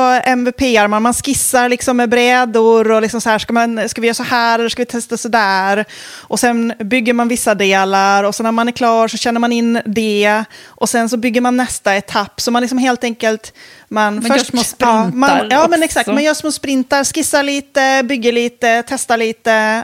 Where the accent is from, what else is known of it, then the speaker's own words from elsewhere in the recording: Åland, Finland; Jo, men jag kommer från Åland.